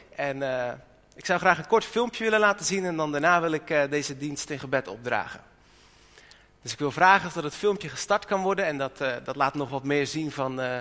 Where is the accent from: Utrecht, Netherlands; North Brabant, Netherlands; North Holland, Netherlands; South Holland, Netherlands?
South Holland, Netherlands; Strijen; now in Ede, Netherlands; wij komen uit Ede, dus een uurtje hier vandaan. En van oorsprong kom ik uit Strijen, dus dat is een heel eind hier vandaan.